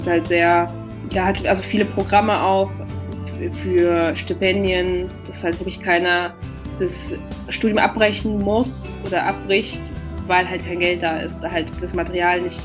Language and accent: German; Germany; now in Argentina; mir fällt das schwer zu sagen, ich komme aus Deutschland und deshalb schreibe ich so.